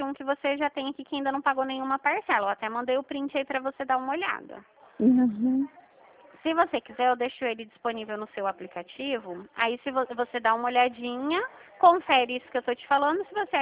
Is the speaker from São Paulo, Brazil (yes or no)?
yes; Dracena, São Paulo, Brazil; Eu sou de Dracena.